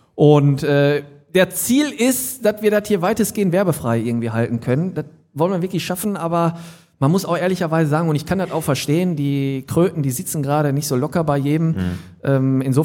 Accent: Hattingen, North Rhine-Westphalia, Germany; Das ist das Symbol von Hattingen, meiner Heimatstadt, was ja eigentlich nicht im Ruhrpott liegt

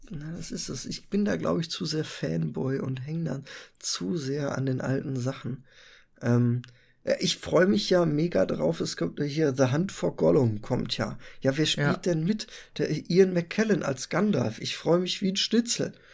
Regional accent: Germany; wir als Deutsche sind da ja sehr verwöhnt

